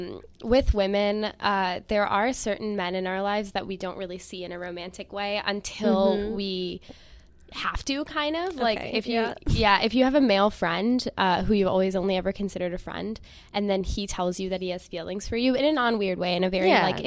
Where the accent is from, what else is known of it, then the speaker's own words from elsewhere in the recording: India; I am Indian first and a so comedian, like, second.